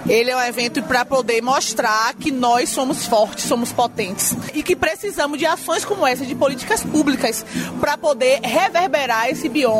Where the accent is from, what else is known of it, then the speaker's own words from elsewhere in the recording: Northeast Region, Brazil; porque eu sou nordestina, caatinguenta, como diz meu amigo.